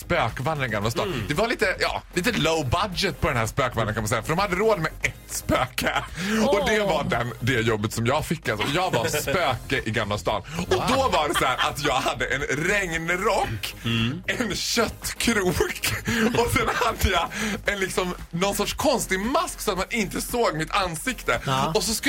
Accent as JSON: {"language": "Swedish", "town": "Borlänge", "region": "Dalarna County", "country": "Sweden", "said": "jag är 15 år från Borlänge."}